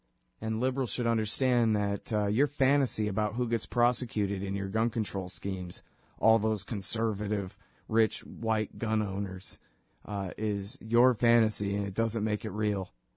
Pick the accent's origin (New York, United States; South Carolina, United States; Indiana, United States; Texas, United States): Texas, United States; I'm not from there. I'm a Texan.